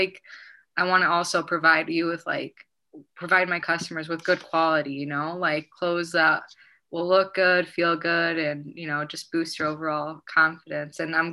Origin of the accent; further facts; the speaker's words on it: Chicago, Illinois, United States; also born or lived in Amman, Jordan / Tennessee / St. Louis, Missouri / Cleveland, Ohio; Yeah, so I was born in Chicago and I moved around a lot. Like I lived in Chicago, I lived in Jordan, Amman. I'm in Jordan. I actually lived in Tennessee for a little bit, St. Louis, Missouri, Cleveland, Ohio. Yeah, and then back to Chicago.